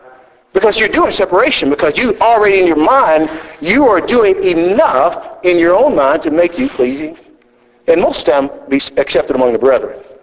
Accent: Texas, United States; because where we grew up in Texas, you know, we grew up

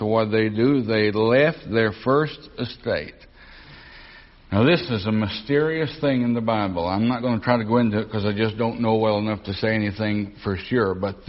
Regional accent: Tennessee, United States; Do you know down in the South and in my home state of Tennessee

